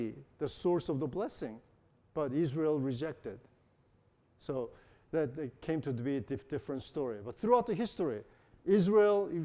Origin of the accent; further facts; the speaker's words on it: South Korea; and I came from Korea, so the Buddhist people, you know, what they do is they spend their time in the mountain